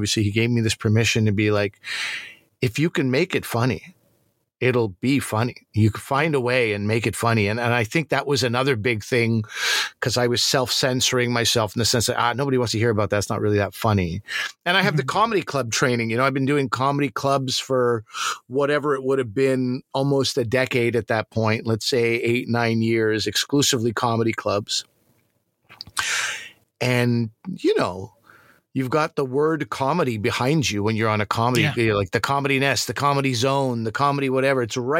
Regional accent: Montreal, Quebec, Canada; before the CBC, I lived in Montreal. And growing up in Montreal, on the south shore of Montreal, we were, I don't know, maybe 40 minutes from the Vermont border.

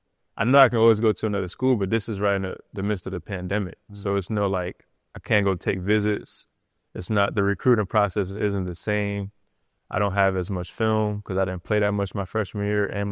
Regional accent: Trenton, New Jersey, United States; Like, when I was just a kid, I mean, growing up in Trenton, I couldn't really afford, like, a nice court.

